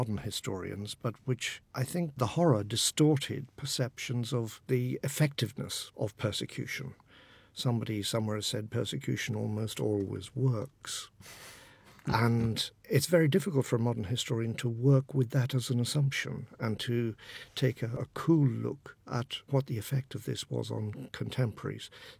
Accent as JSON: {"language": "English", "country": "Ireland", "tie": "born or raised there", "said": "I was brought up in Ireland in the 1950s"}